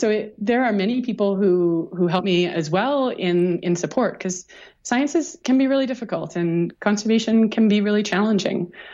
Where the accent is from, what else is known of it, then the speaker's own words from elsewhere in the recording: Canada; also born or lived in East Africa; I grew up partly in East Africa and partly in different parts of Canada.